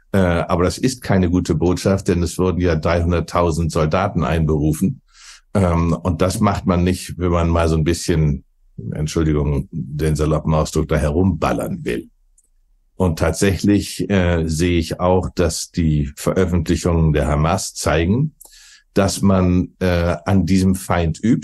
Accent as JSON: {"language": "German", "region": "Bremen", "country": "Germany", "tie": "born or raised there", "said": "der auch in meiner Heimatstadt Bremen unterwegs war"}